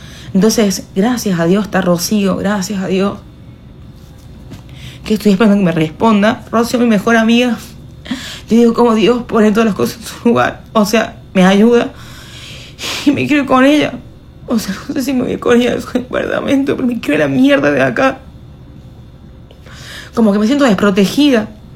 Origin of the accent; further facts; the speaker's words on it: La Rioja, Argentina; yo soy la primera riojana en que la eligen para un viaje a Brasil